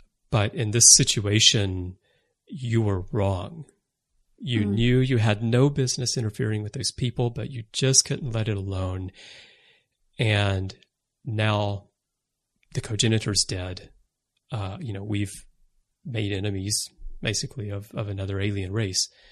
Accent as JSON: {"language": "English", "country": "United States", "moved": "as an adult", "lives_now": "Japan", "said": "I'm American, but I've lived in Japan most of my adult life. So I'm quite Japanese, the way that I do things."}